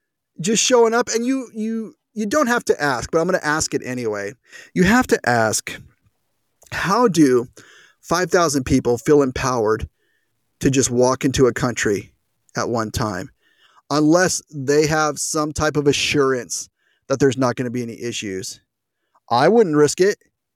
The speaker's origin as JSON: {"language": "English", "region": "New Mexico", "country": "United States", "tie": "born or raised there", "said": "I grew up in New Mexico. I grew up 80 miles from the Mexican border."}